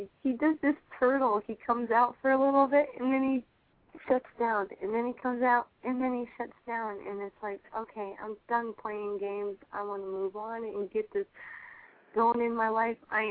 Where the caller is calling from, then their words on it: Pennsylvania, United States; I'm from Pennsylvania.